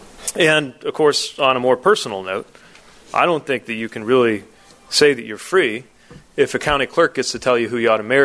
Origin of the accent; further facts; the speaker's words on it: Indiana, United States; Now, I come from Indiana as a Democrat.